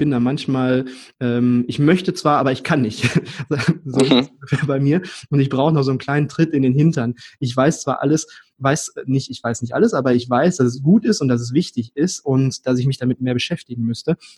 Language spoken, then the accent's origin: German; Hesse, Germany; Aber ich komme aus Hessen